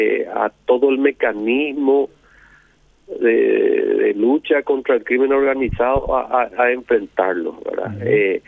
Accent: Paraguay; Como sociedad paraguaya

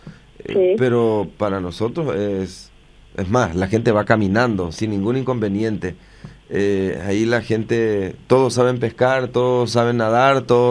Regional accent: San Pedro de Ycuamandyyú, San Pedro, Paraguay; la ciudad de San Pedro de Cuamandayú, por ejemplo, de donde soy yo, sí

